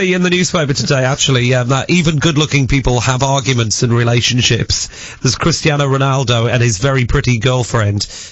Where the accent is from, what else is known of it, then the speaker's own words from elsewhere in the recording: Newcastle, North East England, United Kingdom; What do you mean? I'm from Newcastle.